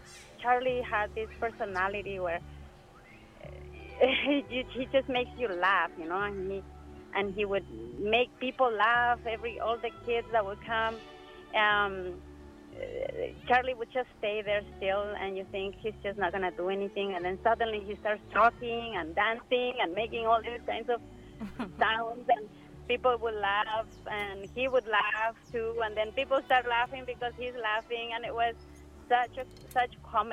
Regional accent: Puerto Escondido, Oaxaca, Mexico; English is a second language; I come from the state of Oaxaca, which is on the Pacific coast. And my hometown is a fishing village called Puerto Escondido.

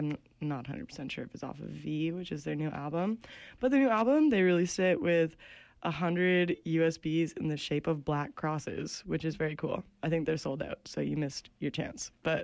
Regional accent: Calgary, Alberta, Canada; I'm from Calgary. So the winters were, miserable getting to school.

